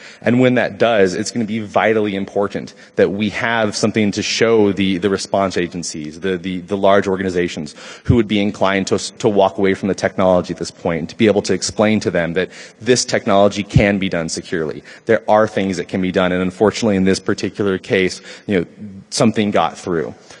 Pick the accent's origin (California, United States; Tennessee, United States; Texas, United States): California, United States; Oakland; a night of rioting that took place in my hometown in Oakland.